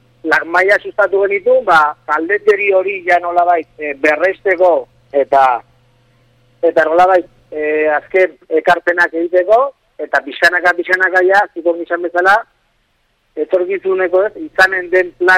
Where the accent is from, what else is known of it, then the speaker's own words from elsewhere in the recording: Irun, Basque Country, Spain; Bai, bai, ja, gani irundarra naiz